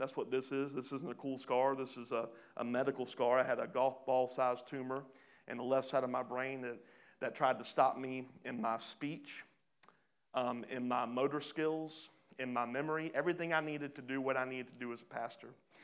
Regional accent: Pooler, Georgia, United States; also born or lived in Charleston, United States; I grew up in Pooler. Why would I be called to lead a church in the area I grew up in? And I found out that I was actually born in Charleston, South Carolina

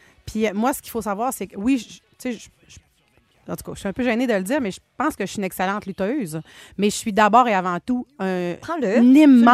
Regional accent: Dolbeau-Mistassini, Quebec, Canada; quand j'étais à l'âge d'environ 15 ans, je suis déménagée. Moi, je viens de Dolbeau-Mistassini. Puis je suis déménagée de Dolbeau-Mistassini à Jonquière.

